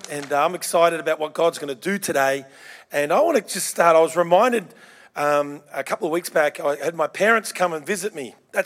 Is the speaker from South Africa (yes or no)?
no; Victoria, Australia; I grew up in Victoria, and we play the real game, AFL.